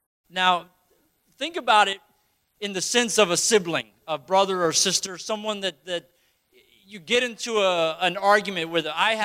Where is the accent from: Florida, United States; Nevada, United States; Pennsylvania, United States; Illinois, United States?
Florida, United States; We're from Florida. You can go swimming in a lake and come out with a couple leeches on you.